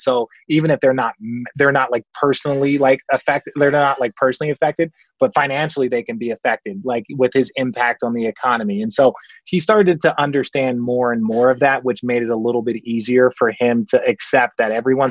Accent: Phoenix, Arizona, United States; Like, I grew up in Phoenix, Arizona, and they have these huge, green signs.

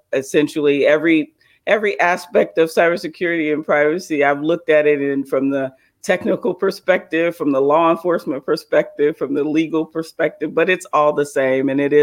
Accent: Cincinnati, Ohio, United States; now in Houston, United States; So I'm born and raised in Cincinnati, Ohio, came to Houston, Texas, went to Texas Southern University, Thurgood Marshall School of Law

